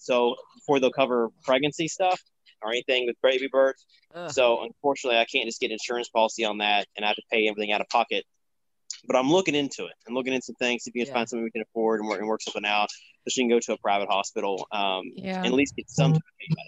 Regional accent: Brazil; English is a second language; I'm from Brazil, I can get one.

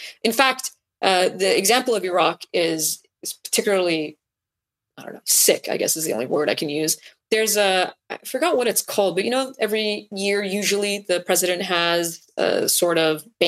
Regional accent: United States; one, because I'm an American

